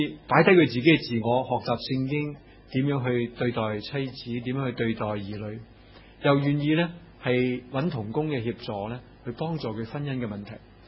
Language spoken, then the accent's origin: Cantonese; China; 好康，我哋中国人所谓好好康泰